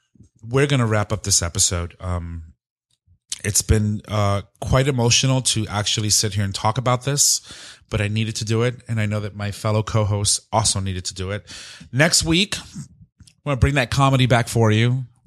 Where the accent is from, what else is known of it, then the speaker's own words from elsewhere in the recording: Orlando, Florida, United States; this past weekend, I left my hometown of Orlando to attend my brother's wedding.